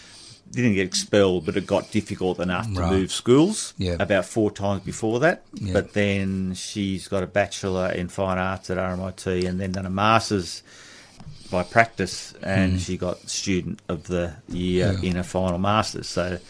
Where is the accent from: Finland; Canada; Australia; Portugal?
Australia; now in Germany; Yeah, we had to get him nationalised as 2 Australian parents.